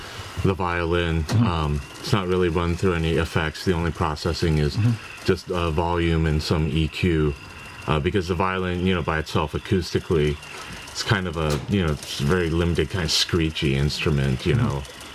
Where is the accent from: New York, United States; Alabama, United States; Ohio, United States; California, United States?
Ohio, United States; from the US, mm-hmm. Ohio.